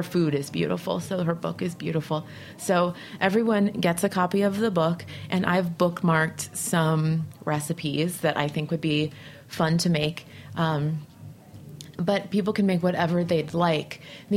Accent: Los Angeles, California, United States; now in New Orleans, United States; I moved to New Orleans because, well, I moved from Venice, Los Angeles, California

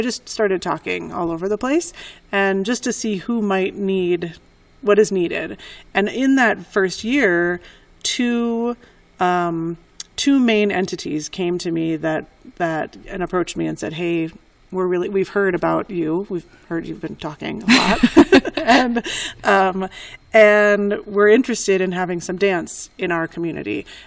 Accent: Minneapolis, Minnesota, United States; now in Albuquerque, United States; I'm from Minneapolis originally, and when I came here to New Mexico, loved it.

